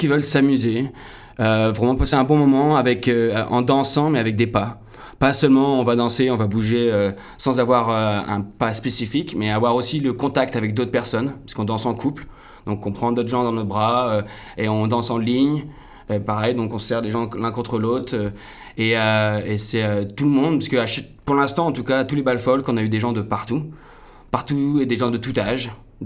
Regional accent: Brittany, France; Moi, je viens du monde des Festnoz. J'ai grandi en Bretagne.

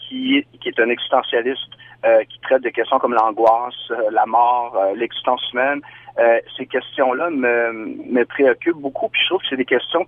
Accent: Quebec City, Quebec, Canada; born there; c'est un nom d'origine paraguayenne, donc d'Amérique du Sud, où on parle en espagnol. Moi, ma langue maternelle, c'est quand même le français. Je suis né à Québec.

